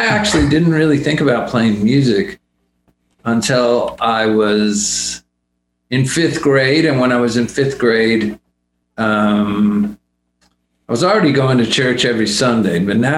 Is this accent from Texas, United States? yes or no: yes; Laredo, Texas, United States; I come from a huge family. My parents were Catholic. And I grew up in the border. I grew up in Laredo.